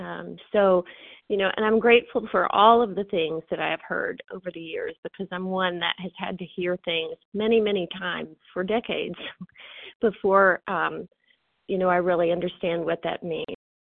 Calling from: Kentucky, United States; from Kentucky.

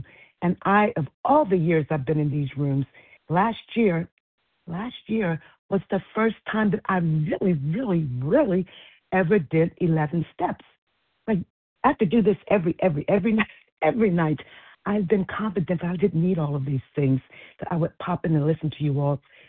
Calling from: Maryland, United States; I'm calling from Maryland.

